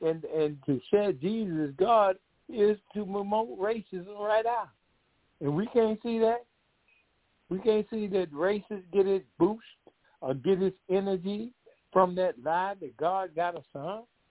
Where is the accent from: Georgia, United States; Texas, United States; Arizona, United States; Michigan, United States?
Georgia, United States; Decatur; I'm one of the co-host worker here. I'm from Decatur, Georgia.